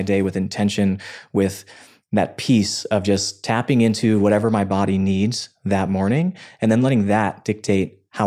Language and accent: English; Mississippi, United States; I grew up in Mississippi and there weren't too many vegetarians in Mississippi.